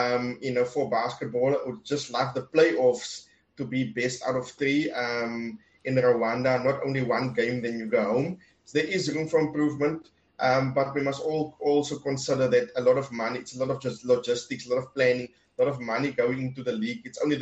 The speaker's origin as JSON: {"language": "English", "country": "South Africa", "said": "I am from South Africa."}